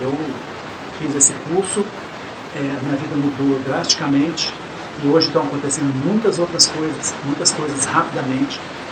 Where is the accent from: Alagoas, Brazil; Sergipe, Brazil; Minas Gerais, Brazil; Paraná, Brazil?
Minas Gerais, Brazil; Belo Horizonte; sou de Belo Horizonte.